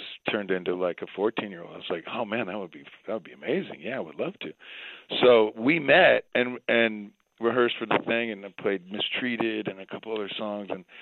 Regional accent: Detroit, Michigan, United States; I'm from Detroit, and I'm a Detroiter. I support all the Detroit teams

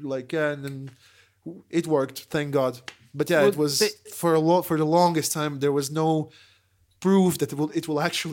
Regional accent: Latvia; English is a second language; we're tourists from Latvia.

